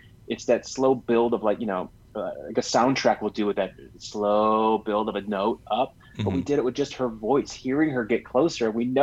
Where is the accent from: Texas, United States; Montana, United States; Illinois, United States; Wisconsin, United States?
Wisconsin, United States; Green Bay; And it's, you know, it's down in Milwaukee. I grew up in Green Bay.